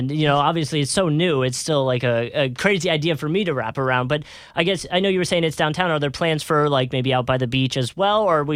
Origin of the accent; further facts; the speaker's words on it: Philadelphia, Pennsylvania, United States; And again, I keep referencing I'm from Philadelphia.